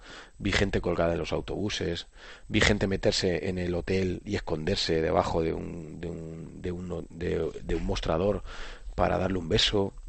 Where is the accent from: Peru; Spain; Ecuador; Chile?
Spain; Albacete, Castilla-La Mancha; Claro, yo soy un chaval de Albacete con 21 años